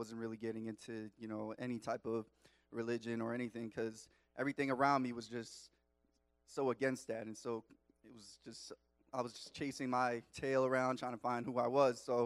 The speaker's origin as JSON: {"language": "English", "town": "Long Island", "region": "New York", "country": "United States", "tie": "born or raised there", "said": "I grew up in Long Island, New York, if you can't tell from my accent."}